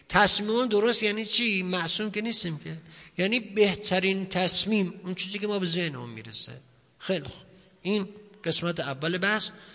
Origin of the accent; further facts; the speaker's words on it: Iran; عراقی ما ایرانیم